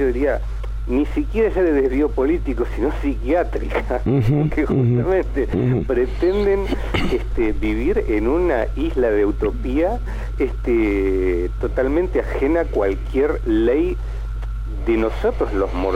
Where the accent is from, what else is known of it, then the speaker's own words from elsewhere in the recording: Argentina; yo puedo, como argentino, estar viendo en mi máquina de fabricación japonesa